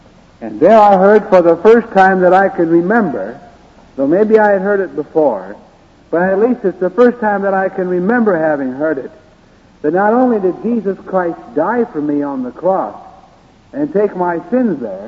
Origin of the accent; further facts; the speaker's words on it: Le Mars, Iowa, United States; As a boy, I was raised over here near Sioux City in Lamar.